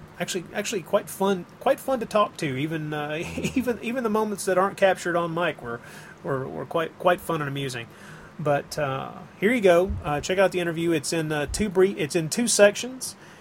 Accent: Tennessee, United States; Even though, good God, man, I'm from Tennessee.

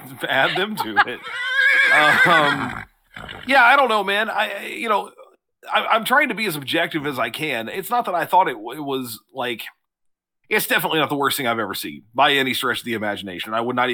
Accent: London, United Kingdom; I'm from London. Don't worry.

